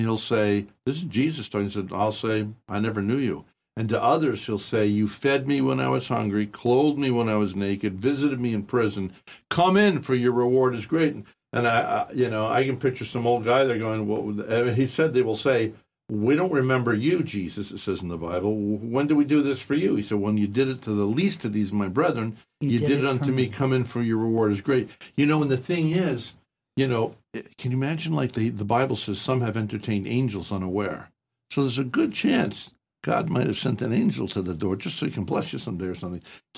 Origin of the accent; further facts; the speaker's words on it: Poughkeepsie, New York, United States; My nephew lives up there. I'm from Poughkeepsie over the border there.